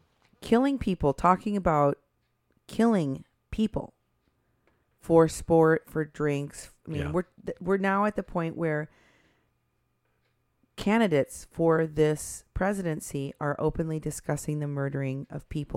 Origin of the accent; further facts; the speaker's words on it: Iowa, United States; I'm from Iowa, but I never heard of this person.